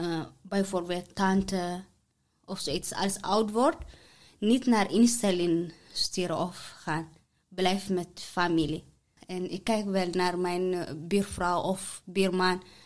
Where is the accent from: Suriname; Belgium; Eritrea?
Eritrea; Dutch is a second language; now in Netherlands; Ik kom uit Eritrea. Ik woon in Nederland al 7 jaar.